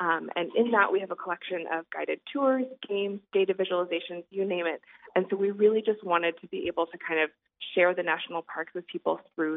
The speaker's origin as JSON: {"language": "English", "region": "Kansas", "country": "United States", "said": "I'm originally from Kansas, and the national parks in Kansas didn't make the cut in the first round"}